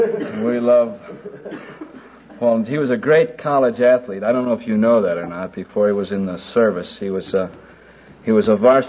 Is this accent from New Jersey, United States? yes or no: no; Albuquerque, New Mexico, United States; I'm from Albuquerque.